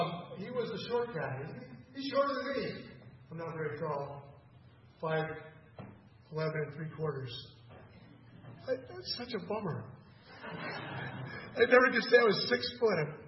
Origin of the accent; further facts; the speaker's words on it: Seattle, Washington, United States; I'm from Seattle.